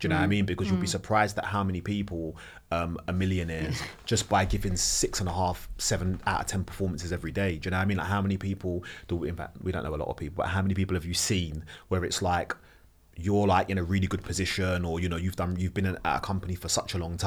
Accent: London, United Kingdom; as a teenager growing up in South London

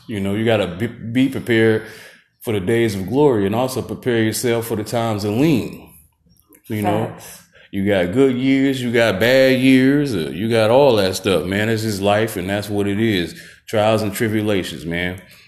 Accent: Milwaukee, Wisconsin, United States; Look, man, I'm from Milwaukee, Wisconsin, you dig? I done been in many motherfucking snowstorms

